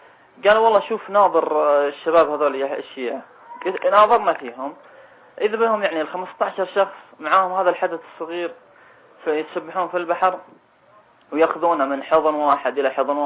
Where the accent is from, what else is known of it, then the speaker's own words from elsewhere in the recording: Riyadh, Riyadh Province, Saudi Arabia; عندنا في الرياض ما في شيعة.